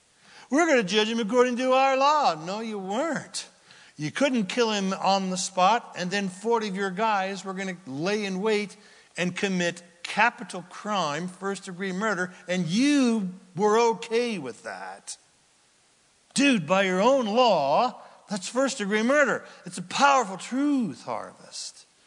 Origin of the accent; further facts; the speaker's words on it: United States; I sure would be. After all, I'm American. We deserve jurisprudence.